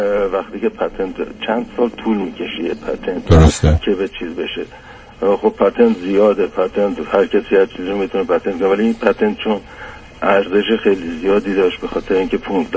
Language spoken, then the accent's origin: Persian; Tehran, Tehran Province, Iran; born there; also born or lived in England; من متولد تهرانم و تحصیل کرده انگلیسم. بعد از اینکه تحصیلاتم تموم شد برگشتم انگلیس، برگشتم ایران، ازدواج کردم.